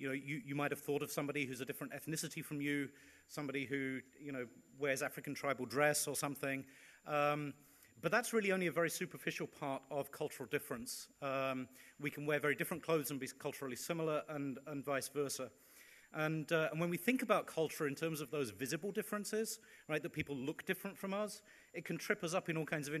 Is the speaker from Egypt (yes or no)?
no; United Kingdom; now in United States; I'm British by origin. I teach in an American university. And when I first moved to the Midwest, I don't look very different from the people in my university.